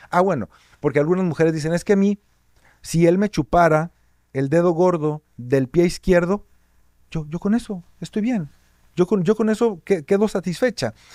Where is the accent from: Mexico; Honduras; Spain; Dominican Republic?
Mexico; voy a hablar de México porque soy mexicano